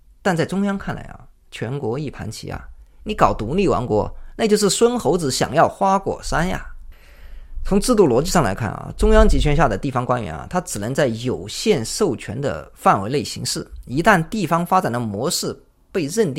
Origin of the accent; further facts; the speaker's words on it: Guizhou, China; 比如上海和我的家乡贵州，它一个是沿海的经济龙头，一个是内地的山区省份